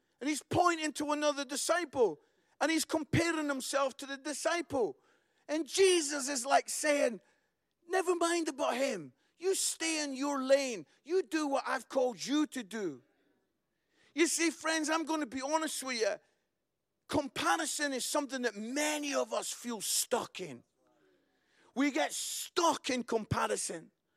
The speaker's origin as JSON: {"language": "English", "region": "Scotland", "country": "United Kingdom", "said": "I'm Scottish"}